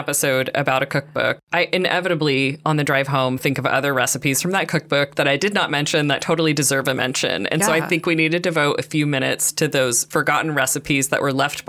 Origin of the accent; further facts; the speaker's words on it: Portland, Oregon, United States; We are home cooks from Portland, Oregon.